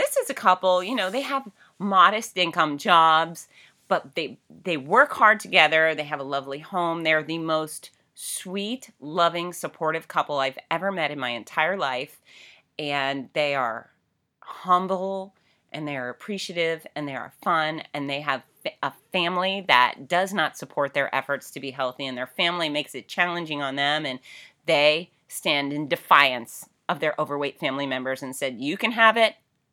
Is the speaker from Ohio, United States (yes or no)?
no; Florida, United States; I'm from South Florida and I was raised with rap music and the sunshine and the surfboard.